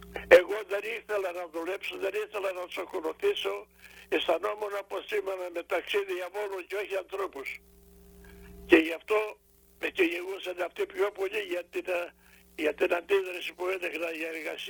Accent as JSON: {"language": "Greek", "region": "Western Greece", "country": "Greece", "said": "Κατάγομαι από την Αγία Βλαχέρα Βρετανίας, είναι κοντά στο νομό Ετωλοκαρδανίας, ο ποταμός μας χωρίζει τα χωριά."}